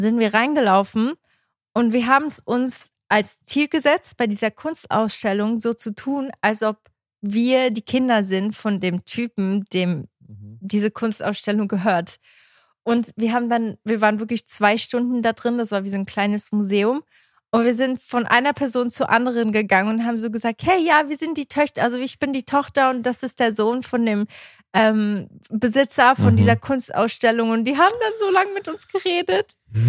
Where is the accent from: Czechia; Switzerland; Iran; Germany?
Switzerland; Langenthal, Bern; Die war bei uns in Langenthal, also bei uns in der Nähe in der Schweiz.